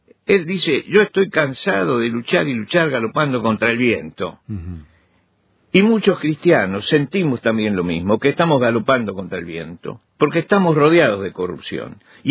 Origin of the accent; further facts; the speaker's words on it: Argentina; en mi país, Argentina